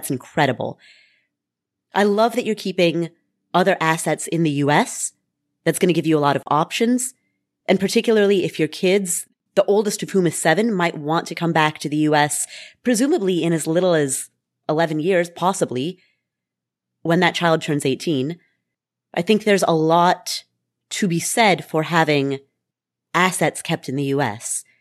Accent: Nepal; I'm Nepali.

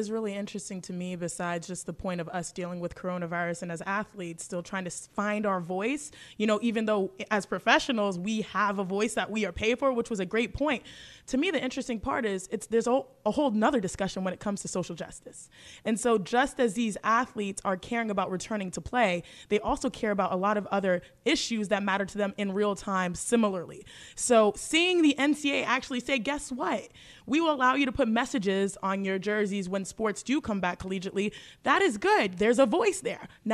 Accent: Cypress, Texas, United States; I'm from Texas. I'm born and raised in Cypress, Texas.

